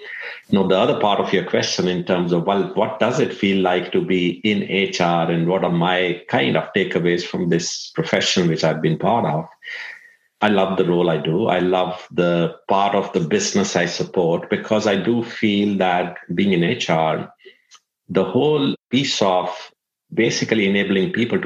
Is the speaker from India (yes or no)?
yes; India; moved away as an adult; I grew up in India. My early part of the career was in India with PepsiCo predominantly. And then around 20 years back, I moved out of India.